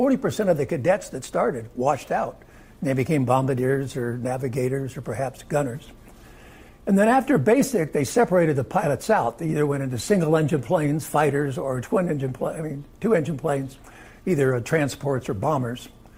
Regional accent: Pasadena, California, United States; My mother was born and raised in Pasadena. It was shortly after she graduated from UCLA. I was also raised in Pasadena, and I also went to UCLA.

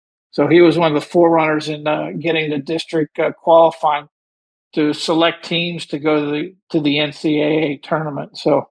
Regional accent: Dayton, Ohio, United States; I'm from Dayton, Ohio, so I'm a Buckeye through and through. And I played quite a bit of golf growing up.

